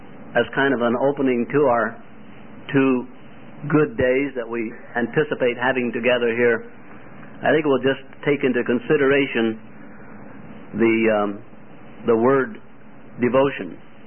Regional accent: Iowa, United States; See, I'm a country boy. I'm from Iowa, where they grow a lot of corn and have big ears.

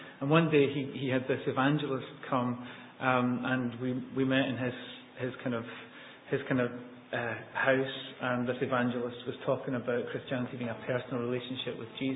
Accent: East Kilbride, Scotland, United Kingdom; moved away as an adult; also born or lived in Dennistoun; now in Aberdeen, United Kingdom; No, I was born in Denniston and I was raised in East Kilbride and only moved up to Aberdeen 10 years ago.

